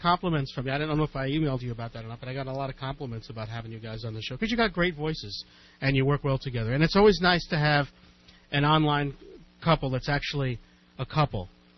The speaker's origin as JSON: {"language": "English", "town": "Brooklyn", "region": "New York", "country": "United States", "tie": "born or raised there", "said": "I grew up in Brooklyn, mm-hmm. and we talked about sports all the time mm-hmm. in Brooklyn"}